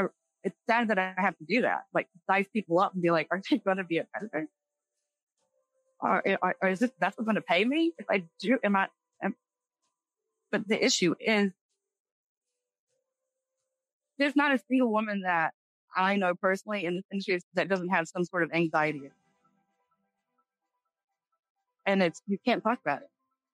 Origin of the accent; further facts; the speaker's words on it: United States; I'm on land. I have rights. I'm American.